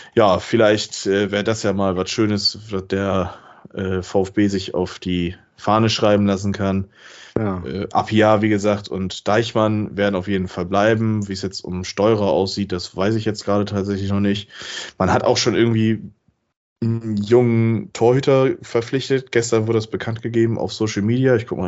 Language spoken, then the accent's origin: German; Bremen, Germany; ich kann als Bremer